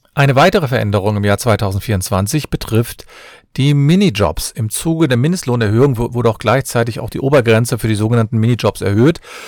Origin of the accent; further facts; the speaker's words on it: Cologne, North Rhine-Westphalia, Germany